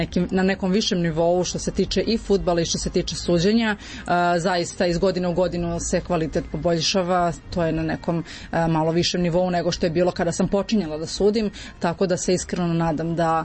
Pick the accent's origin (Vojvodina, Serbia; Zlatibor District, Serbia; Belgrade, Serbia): Vojvodina, Serbia; Ruma; Pa vrlo često se dešavalo da me pitaju odakle dolazim, kada kažem iz Srbije